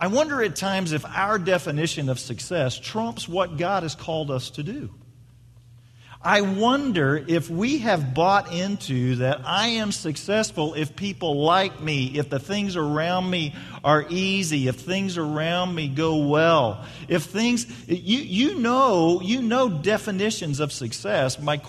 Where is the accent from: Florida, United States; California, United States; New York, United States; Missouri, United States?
Missouri, United States; Independence; born there; I go, well, you know, man, I was born in Missouri. Born in Independence, Missouri, just outside of Kansas City